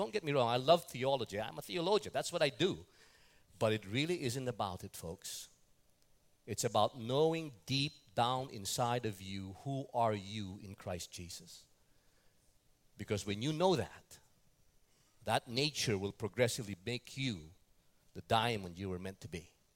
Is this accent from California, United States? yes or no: no; New York, United States; I'm seeing Tim and Tina here, we're from New York.